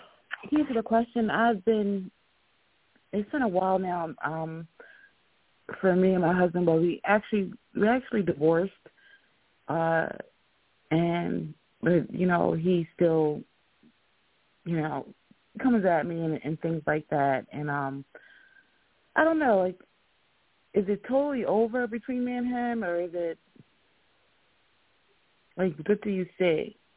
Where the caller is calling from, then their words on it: Pennsylvania, United States; I'm calling from Pennsylvania.